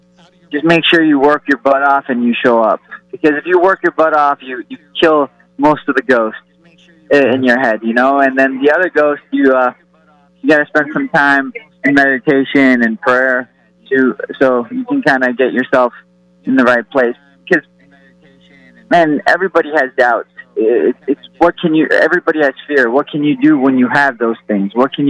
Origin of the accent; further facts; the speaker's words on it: Iran; I'm from Iran.